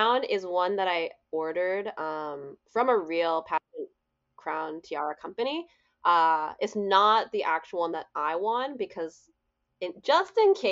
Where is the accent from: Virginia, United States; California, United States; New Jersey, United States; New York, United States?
Virginia, United States; So you and I grew up in the Washington, D.C. area. We grew up in Northern Virginia, which is a very diverse area.